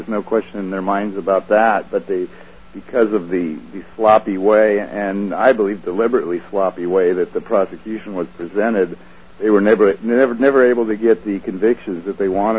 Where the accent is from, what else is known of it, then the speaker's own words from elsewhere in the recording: Torrance, California, United States; I grew up in Torrance, which is a neighboring city to where was it, Manhattan Beach or Hermosa Beach?